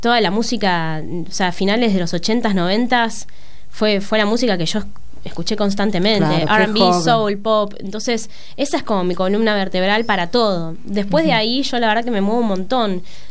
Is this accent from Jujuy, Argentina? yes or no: no; Buenos Aires, Argentina; yo me crié en Buenos Aires, en el barrio Mataderos, desde la adolescencia de ahí en adelante.